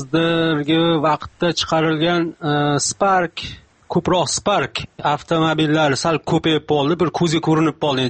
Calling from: Stockholm, Stockholm County, Sweden; Shvetsiya, Stokgolmdan men.

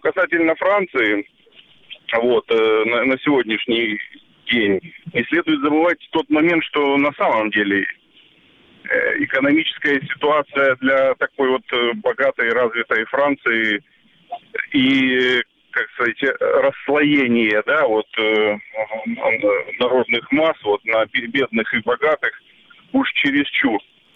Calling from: Kharkiv, Kharkiv Oblast, Ukraine

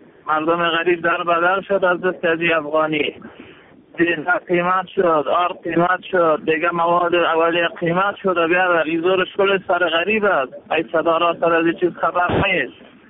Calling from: Kabul, Afghanistan; از کابل زنگ می زنم.

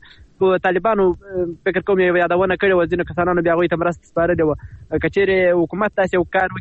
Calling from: Washir, Helmand, Afghanistan; د هلمند ولایت د واشیر ولسوالۍ څخه

